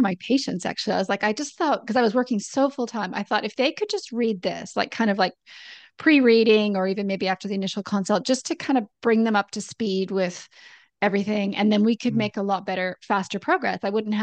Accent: Canada; also born or lived in Sydney, Australia; So I'm Canadian, we've said. I lived in Sydney for a long time.

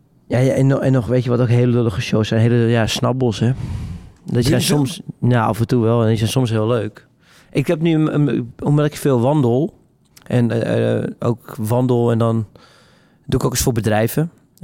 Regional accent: Hoorn, North Holland, Netherlands; Dat is vlakbij Horen, waar ik vandaan kwam.

